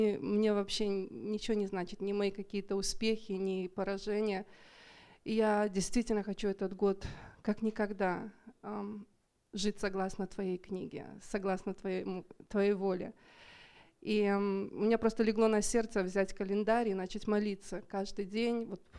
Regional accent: Renton, Washington, United States; Russian is a second language; и я из Рентона.

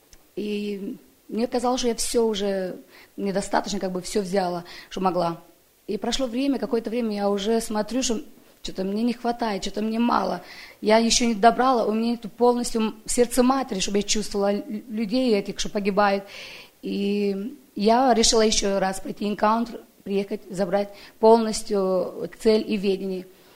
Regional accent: Tacoma, Washington, United States; я из Такумы.

